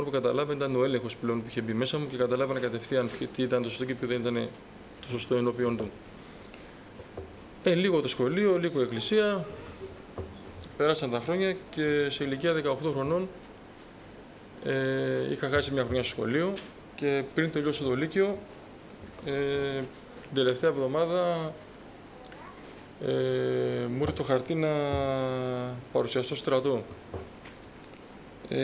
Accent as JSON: {"language": "Greek", "town": "Petroupoli", "region": "Attica", "country": "Greece", "tie": "born or raised there", "said": "Η καταγωγή μου είναι από την Κρήτη, αλλά γεννήθηκα και μεγάλωσα στην Πετρούπολη. Είμαι 45 χρονών"}